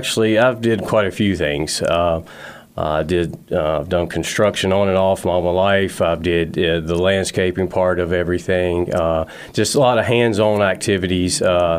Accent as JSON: {"language": "English", "region": "Virginia", "country": "United States", "lives_now": "Blacksburg, United States", "said": "Well, I'm originally from Bland County, Virginia."}